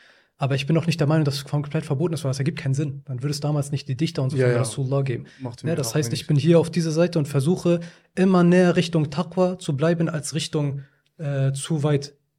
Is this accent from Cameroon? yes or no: no; Afghanistan; Ich bin ursprünglich Afghane.